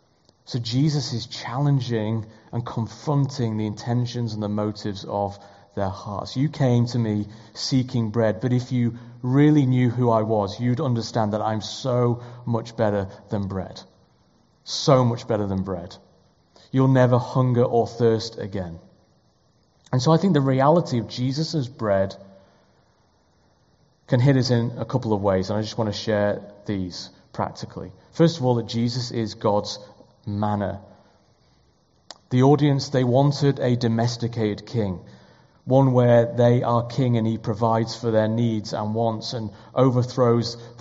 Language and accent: English; Yorkshire and the Humber, United Kingdom; And as a Yorkshireman, growing up, I always had a slice of bread with every meal.